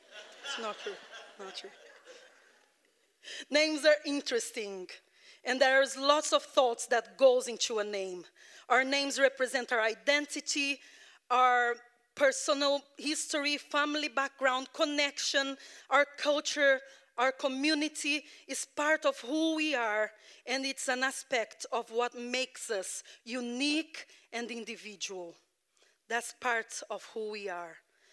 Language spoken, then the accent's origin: English; Brazil; My background is I have grandparents that are Italian and Portuguese. And so I come from Brazil.